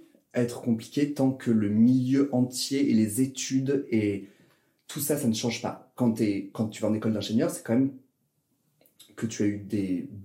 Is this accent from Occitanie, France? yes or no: yes; Toulouse, Occitanie, France; born there; also born or lived in Grenoble; now in Paris, France; Je suis né à Toulouse, dans le sud de la France. Après, j'ai fait quelques études à Grenoble, donc dans le centre. Et après, je suis venu à Paris pour le boulot.